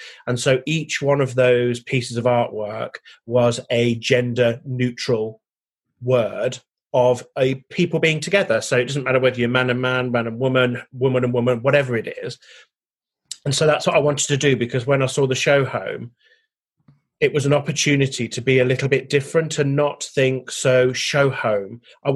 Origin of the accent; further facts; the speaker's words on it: England, United Kingdom; now in South of England, United Kingdom; I'm originally from the Midlands, although I've lived down south for over 20 years now, so I can class myself as a southerner.